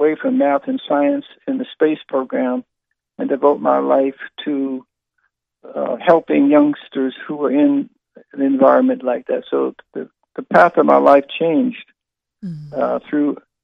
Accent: Philadelphia, Pennsylvania, United States; In Philadelphia, Pennsylvania. I was born in a little blue-collar neighborhood during the time of segregation.

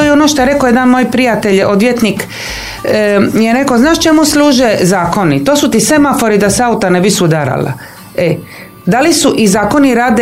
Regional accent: Split, Split-Dalmatia County, Croatia; now in Otočac, Croatia; I mi smo se preselili, mi smo iz Splita se preselili u Otočac.

